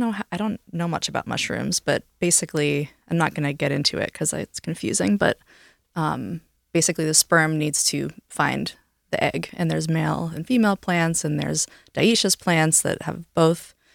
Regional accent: New York, United States; Because I grew up near the Gunks, and so there's so many beautiful moss covered rocks.

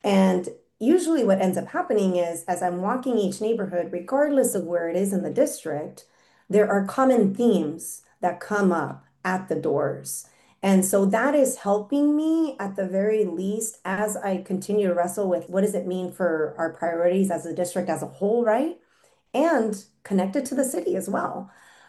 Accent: Madera, California, United States; I was born and raised in Madera.

